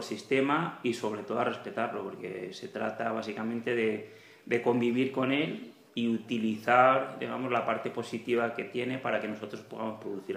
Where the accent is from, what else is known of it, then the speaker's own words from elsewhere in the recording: Carrícola, Valencian Community, Spain; soy de Carrícola y ahora en este momento formo parte también del ayuntamiento.